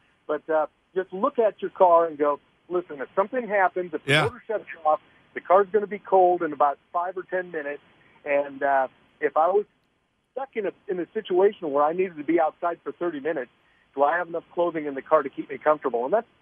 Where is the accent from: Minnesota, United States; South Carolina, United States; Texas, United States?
Minnesota, United States; You know, I grew up in Minnesota, and we had a couple of nights where it got down pretty cold.